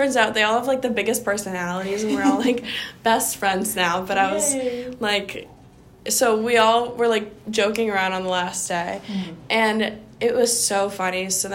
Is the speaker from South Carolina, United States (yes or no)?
no; Connecticut, United States; Because I'm from Connecticut.